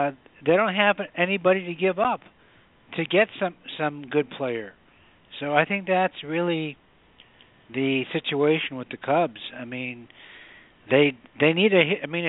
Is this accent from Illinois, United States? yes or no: yes; Chicago, Illinois, United States; Okay, well, I'm a Chicagoan, grew up in Chicago, still root for Chicago teams